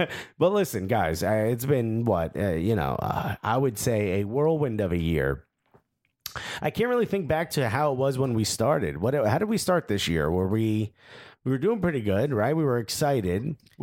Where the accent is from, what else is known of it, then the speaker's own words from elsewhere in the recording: United States; And I think now what we've realized is that we're American soccer fans talking about soccer from an American perspective.